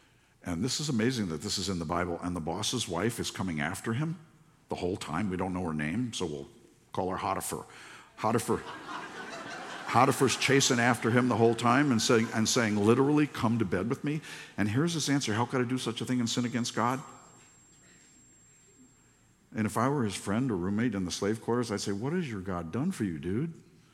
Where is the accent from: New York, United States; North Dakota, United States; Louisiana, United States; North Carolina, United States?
New York, United States; New York City; And I grew up in New York City, so I don't know anything about a farm